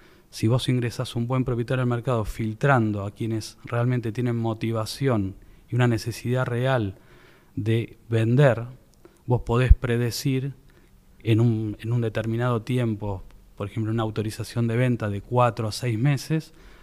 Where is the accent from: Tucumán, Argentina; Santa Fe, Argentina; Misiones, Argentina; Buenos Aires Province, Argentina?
Buenos Aires Province, Argentina; Tigre; bueno, nosotros somos de Tigre, la zona de General Pacheco